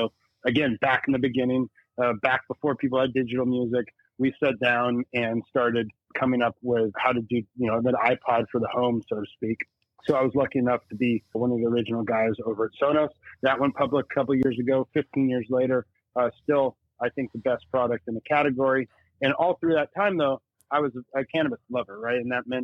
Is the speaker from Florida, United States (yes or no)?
no; Santa Barbara, California, United States; I sailed for 2 years from Santa Barbara, which is my hometown, down to New Zealand.